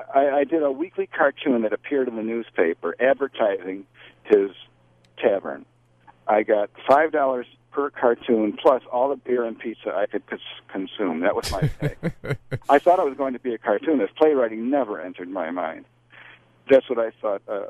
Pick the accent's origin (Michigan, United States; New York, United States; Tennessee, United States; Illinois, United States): New York, United States; Buffalo; So I packed up and moved to Buffalo. That was my hometown, Buffalo. So it was no chore going back home, no hardship.